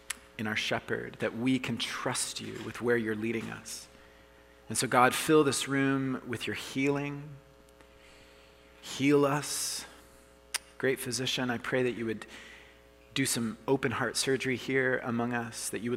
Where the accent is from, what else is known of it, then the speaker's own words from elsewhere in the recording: Oklahoma, United States; This is in Arkansas, and I'm from Oklahoma, and so lots of people from Oklahoma will go to this hospital